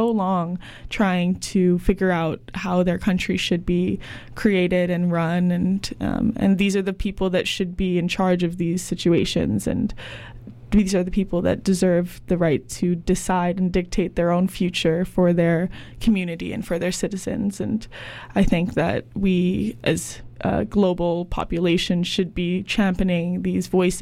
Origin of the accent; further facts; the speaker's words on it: Bali, Indonesia; As somebody who grew up in Indonesia, like, I grew up in Bali